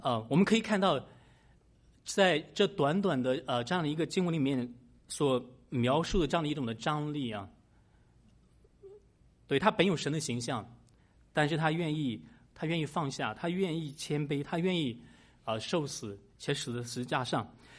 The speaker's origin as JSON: {"language": "Chinese", "region": "Shandong", "country": "China", "tie": "born or raised there", "said": "我的老家是在山东，是在农村，我是在农村长大的。"}